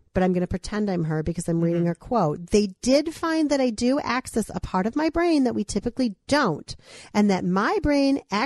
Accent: New York, United States; accent: Long Island; I might have to do this in my Long Island accent.

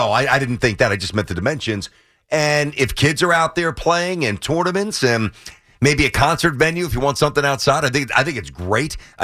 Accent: Brooklyn, New York, United States; I mean, I'm from there. I'm from Flatbush.

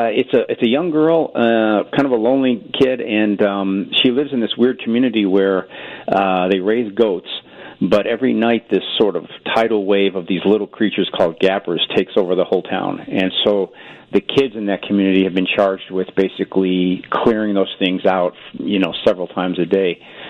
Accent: Chicago, Illinois, United States; Yeah, I was raised Catholic in Chicago and had a beautiful experiences.

